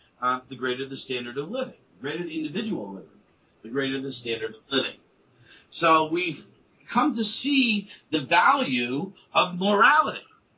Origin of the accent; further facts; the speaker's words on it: New Jersey, United States; I'm from New Jersey, okay?